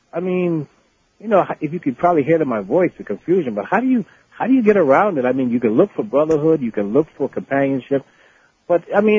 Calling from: Brooklyn, New York, United States; Hello, hi … I'm calling from Brooklyn.

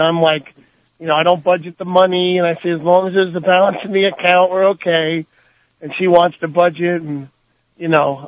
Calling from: Paramus, New Jersey, United States; Hi, Armand. … I'm from Paramus, New Jersey.

